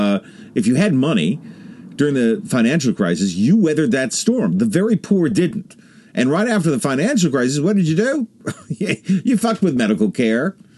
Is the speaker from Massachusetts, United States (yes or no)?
yes; Boston, Massachusetts, United States; Kenneth Rogoff wrote a piece for the Boston Globe, my hometown paper, and called it Britain's Democratic Failure.